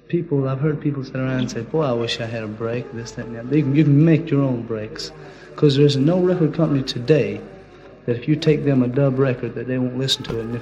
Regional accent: Dallas, Texas, United States; also born or lived in Virginia, United States; I was born in Virginia and come from Dallas, Texas.

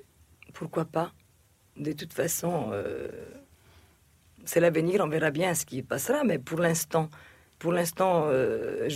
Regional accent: Egypt; Oui, mais parce que dans l'Égypte, le pays, mon pays natal, c'était un pays cosmopolite.

